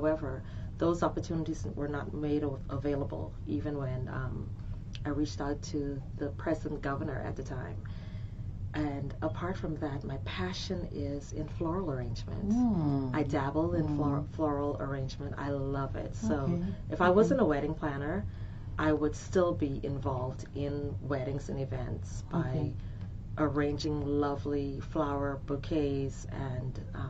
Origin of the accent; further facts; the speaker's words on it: North Caicos, Turks & Caicos Islands; I'm a native from Turks and Caicos, but I'm the daughter of the soil from North Caicos, Q North Caicos.